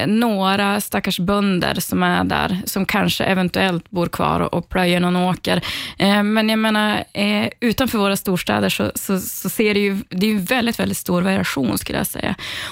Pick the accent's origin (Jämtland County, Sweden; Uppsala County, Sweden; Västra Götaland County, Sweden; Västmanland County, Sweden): Jämtland County, Sweden; Kall; Och då visar det sig att det är min hemkommun som är helvetet.